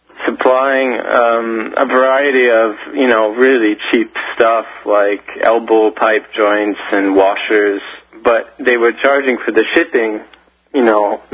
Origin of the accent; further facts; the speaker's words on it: United States; now in Switzerland; I mean, I'm originally from the States